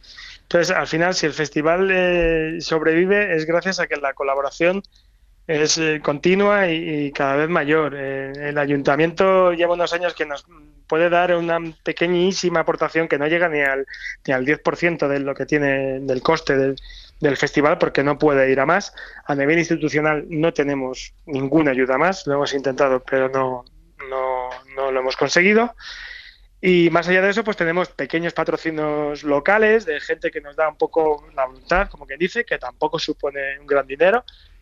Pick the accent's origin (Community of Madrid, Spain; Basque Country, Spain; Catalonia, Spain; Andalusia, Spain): Community of Madrid, Spain; Madrid; born there; Mi madre es de Arenillas y mi madre, como tantos otros, emigraron a la ciudad. Yo ya nací en Madrid